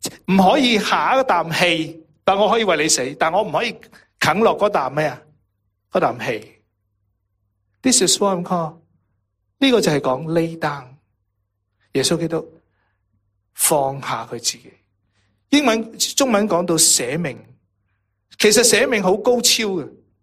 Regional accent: Guangdong, China; 我们广东人成日都发明一些好好的，

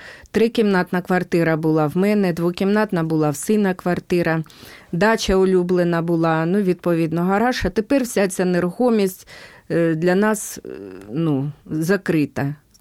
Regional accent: Donbas, Ukraine; Я от сама з Донбасу, і я пробуджую тут в центрі України у вас національну свідомість.

